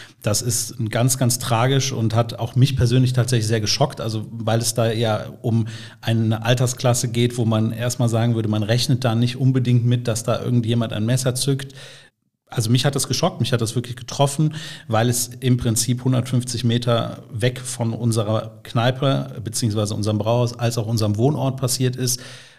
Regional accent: Cologne, North Rhine-Westphalia, Germany; Ich bin auch Urkölner, allerdings geboren in Porz, irgendwann dann auf die richtige Rheinseite rüber gewechselt.

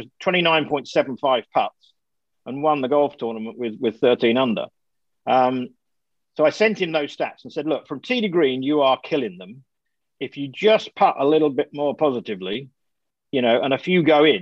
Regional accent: England, United Kingdom; at the Belfry with all of its history, in my home country, that would be all my Christmases come together.

